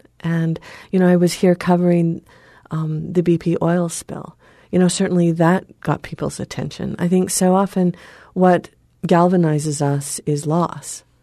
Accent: Utah, United States; I'm very interested that in my home state of Utah, our Congressman Jason Chaffetz, 2 weeks ago

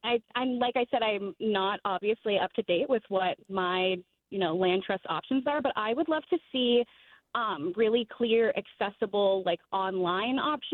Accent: Wells, Maine, United States; I'm from Wells. … So if you know anything about York County, we're very, very dense in that area. We've been in Maine pretty much since the Mayflower. And so I'm from the area, have lots of family here.

